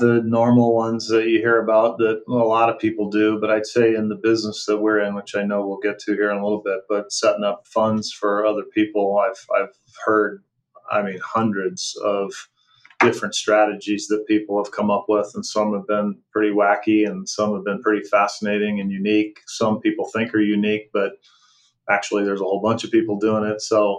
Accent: California, United States; Yeah, I grew up in California.

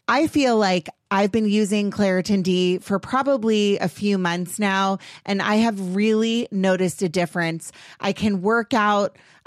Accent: Potomac, Maryland, United States; also born or lived in Washington, D.C.; now in Los Angeles, United States; I grew up in DC, you know, everyone knows everybody. And I grew up in Potomac, Maryland

